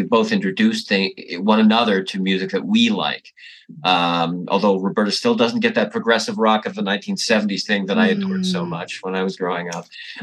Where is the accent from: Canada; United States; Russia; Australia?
Canada; Toronto, Ontario; I grew up in Toronto, Canada, which had a thriving music scene when I was growing up.